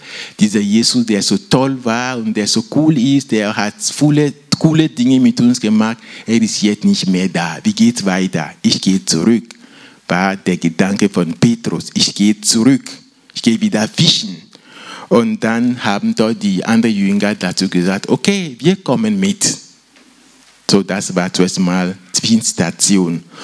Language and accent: German; Togo; ich komme aus Togo und da mit der ganzen Technik ist das nicht so weit.